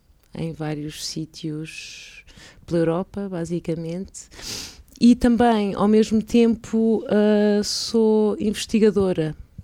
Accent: Braga, Portugal; toco violoncelo, nasci em Braga e estudei aqui no Conservatório, em Braga, depois estive em Lisboa, na Academia da Orquestra Metropolitana

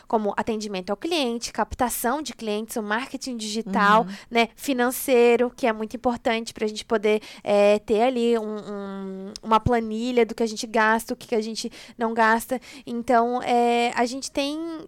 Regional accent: Brazil; moved away as an adult; quando eu saí do Brasil, por exemplo, falando em questão de valores, eu já ganhava mais de 10 mil reais fazendo unhas no Brasil.

